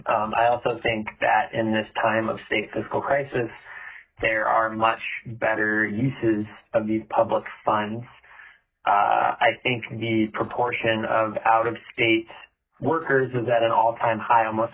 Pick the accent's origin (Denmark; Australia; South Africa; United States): United States; Ketchikan, Alaska; now in Anchorage, United States; I was born and raised in Ketchikan in Southeast Alaska, and I currently live in Anchorage.